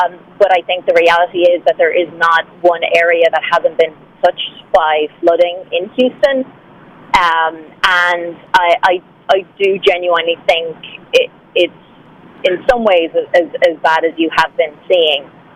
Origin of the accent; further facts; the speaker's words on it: Ireland; And then, as I'm Irish, I've been talking with media outlets in Ireland.